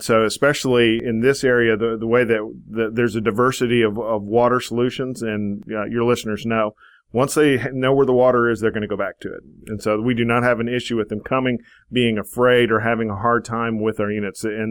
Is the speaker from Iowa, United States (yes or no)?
no; Texas, United States; I'm a Texan, I'm a native Texan